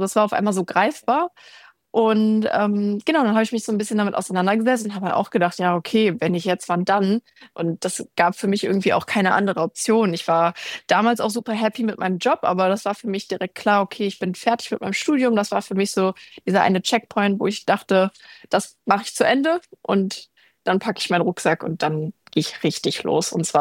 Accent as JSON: {"language": "German", "town": "Remscheid", "region": "North Rhine-Westphalia", "country": "Germany", "said": "Meine Heimatstadt, also ich komme aus Remscheid, das ist eine Stadt in Nordrhein-Westfalen."}